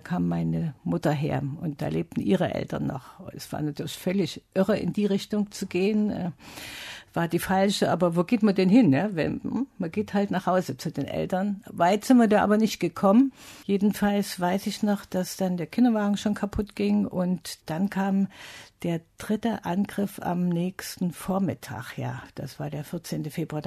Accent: Dresden, Saxony, Germany; Das kann man nicht vergessen als Dresdnerin.

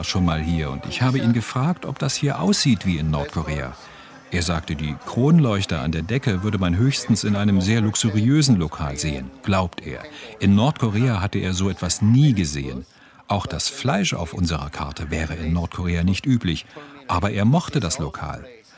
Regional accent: London, United Kingdom; Ich komme aus London

